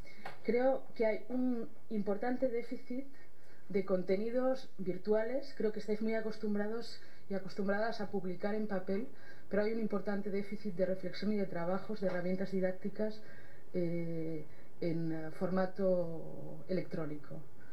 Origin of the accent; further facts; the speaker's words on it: Catalonia, Spain; now in Madrid, Spain; soy catalana también, aunque vivo en Madrid.